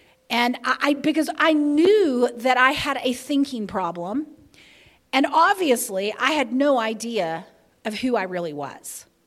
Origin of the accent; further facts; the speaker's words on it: the South, United States; I grew up in the Baptist church. I grew up in the Bible Belt, and we didn't, if we did talk about it, I didn't hear it.